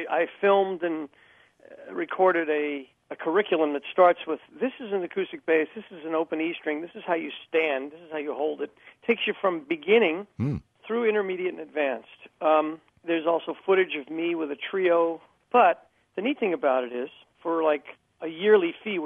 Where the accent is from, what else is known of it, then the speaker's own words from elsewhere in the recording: Brooklyn, New York, United States; that I was exposed to jazz so early is that I grew up in Brooklyn